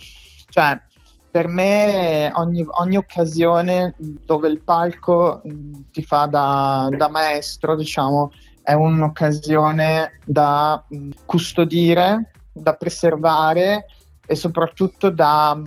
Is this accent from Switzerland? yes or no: no; Emilia-Romagna, Italy; abbiamo voluto portare la Romagna al centro, quindi un tributo verso la mia terra